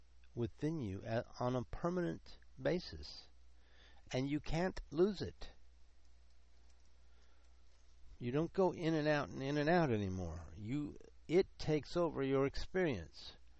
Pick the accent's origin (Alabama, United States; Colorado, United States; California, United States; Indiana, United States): California, United States; Los Angeles; I don't like all the lights and noise and activities and sounds that I heard growing up in Los Angeles.